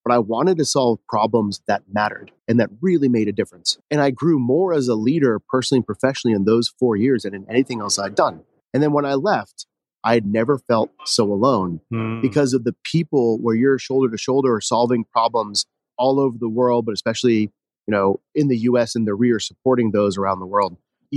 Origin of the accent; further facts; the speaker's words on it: Boston, Massachusetts, United States; now in California, United States; So I've moved around a lot. I grew up near Boston, ended up at school in the Midwest, and then eventually moved out here to California.